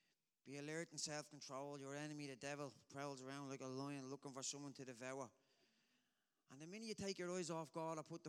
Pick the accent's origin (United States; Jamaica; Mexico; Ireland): Ireland; Dublin, Leinster; I'm 33 years old and I'm from Dublin. I come from a small Catholic family